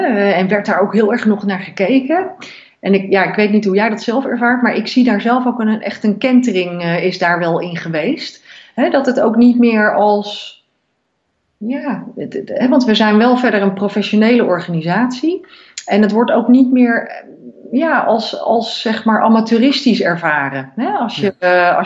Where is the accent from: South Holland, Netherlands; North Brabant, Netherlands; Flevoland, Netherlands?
South Holland, Netherlands; Gouda; Ja, ik ben zelf opgegroeid in Gouda